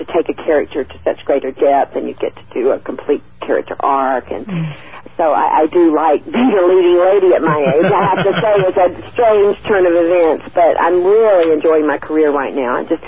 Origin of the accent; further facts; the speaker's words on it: the South, United States; accent: southern; I just, in life, I was not willing to lose my southern accent